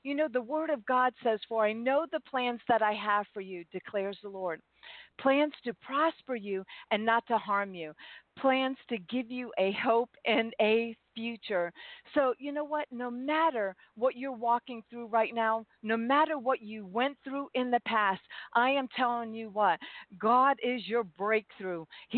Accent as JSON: {"language": "English", "region": "Florida", "country": "United States", "tie": "born or raised there", "said": "I mean, number one, you're from my home state, Florida."}